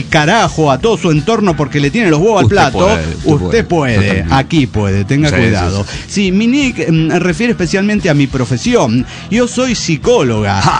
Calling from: San Luis, Argentina; de San Luis, Argentina.

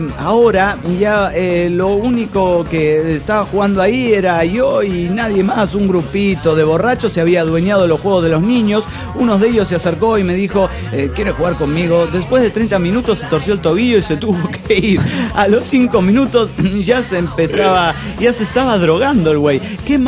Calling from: Dallas, Texas, United States; also born or lived in Lima; pasé los mejores tiempos de mi vida en tiempos de Navidad en Lima, Perú, con mis abuelos

